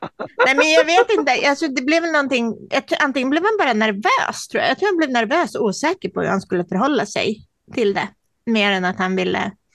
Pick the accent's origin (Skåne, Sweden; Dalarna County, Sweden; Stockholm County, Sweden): Stockholm County, Sweden; Stockholm; Men samtidigt så är inte jag från Norrland, jag doppar in där som en stockholmare